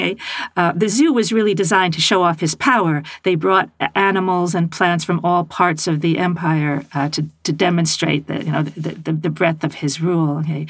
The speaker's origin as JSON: {"language": "English", "country": "United States", "said": "But I think as an American woman and you as a Brit"}